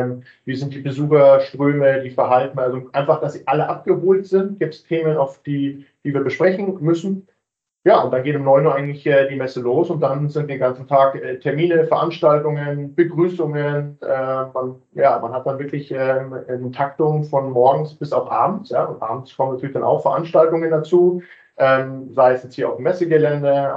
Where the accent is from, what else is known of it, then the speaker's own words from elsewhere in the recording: Munich, Bavaria, Germany; dass das natürlich nur mit meinem Geburtsort zu tun hat. Deswegen, ja, bin aufgewachsen, groß geworden in München